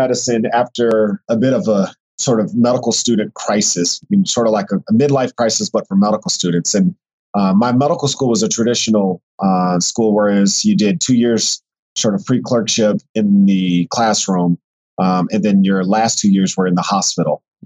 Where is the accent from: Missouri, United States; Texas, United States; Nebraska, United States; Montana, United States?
Texas, United States; So I'm originally from Texas, and I consider Texas home, even though I grew up as an Army brat. And I lived in other parts of the country